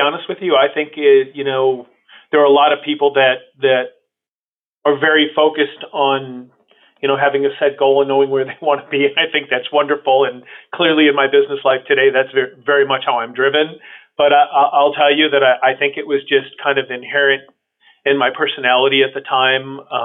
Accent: Chicago, Illinois, United States; Grew up in Chicago.

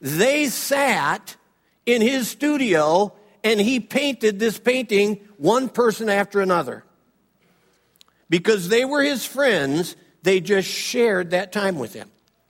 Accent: Cleveland, Ohio, United States; okay, I know this isn't good French, but I'm from Cleveland, Ohio. I do the best I can.

